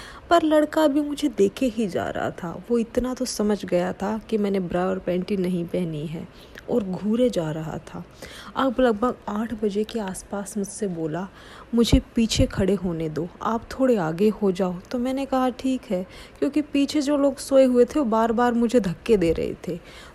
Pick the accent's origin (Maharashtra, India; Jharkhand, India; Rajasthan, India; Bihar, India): Maharashtra, India; Mumbai; और मैं एक 19 साल की टीनेजर गर्ल हूँ। मैं मुंबई की रहने वाली हूँ और अभी मेरी उम्र 19 साल है।